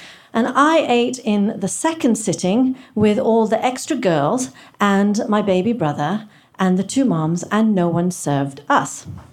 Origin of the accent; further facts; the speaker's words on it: England, United Kingdom; So when I was growing up in England, I lived with my extended family of 11 people, and we ate in 2 sittings.